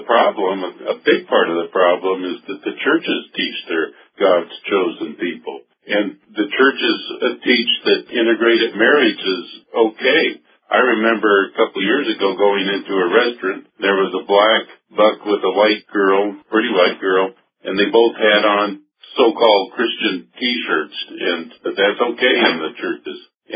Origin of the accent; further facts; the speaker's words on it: California, United States; I grew up in California.